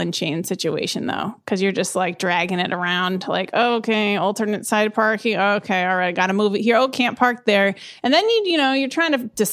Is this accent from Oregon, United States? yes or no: yes; Eugene, Oregon, United States; also born or lived in Portland, United States / Salinas, United States / San Diego, United States / Phoenix, United States; I am from Eugene, Oregon originally. And then I moved to Portland, Oregon, Salinas, California, San Diego, Phoenix, and then Brooklyn.